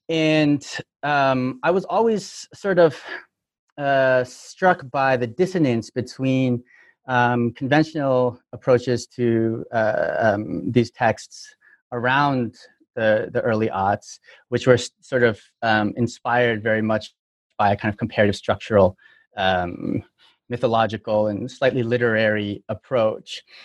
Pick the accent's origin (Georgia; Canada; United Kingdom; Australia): Canada; Toronto, Ontario; moved away as an adult; now in United States; I'm from Toronto, but I've been in the U.S. since 2005